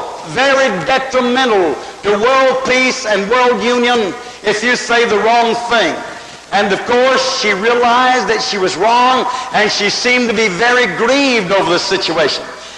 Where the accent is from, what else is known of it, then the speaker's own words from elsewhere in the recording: United States; I'm from the United States.